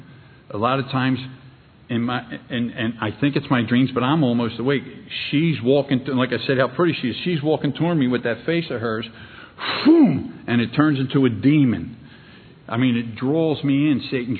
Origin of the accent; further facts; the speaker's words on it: Kensington, Pennsylvania, United States; I grew up in Kensington. I was a little kid.